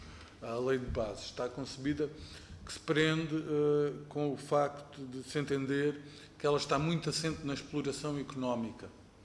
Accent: Algarve, Portugal; Sou do Algarve.

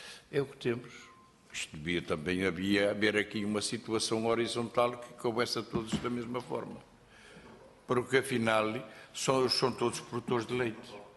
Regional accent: Oliveira de Azeméis, Aveiro, Portugal; Eu sou de Oliveira das Mães, já tentei nisso aqui

